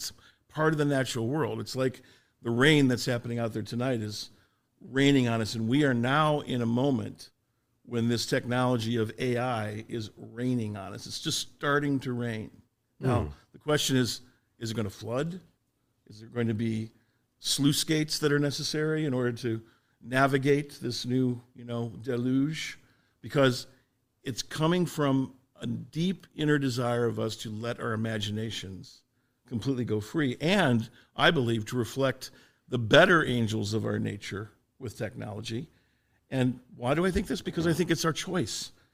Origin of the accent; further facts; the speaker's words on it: Ohio, United States; I'm from Ohio originally.